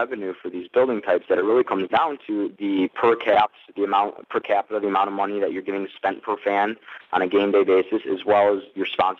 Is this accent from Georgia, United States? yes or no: no; Detroit, Michigan, United States; I'm from Detroit. I love the venue.